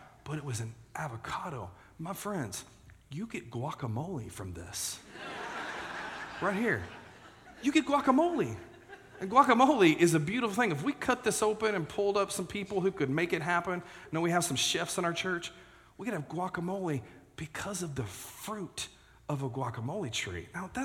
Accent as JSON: {"language": "English", "region": "Texas", "country": "United States", "tie": "born or raised there", "said": "I grew up in Texas, North Texas, and I will tell you, I went back home for the first time in years this past May."}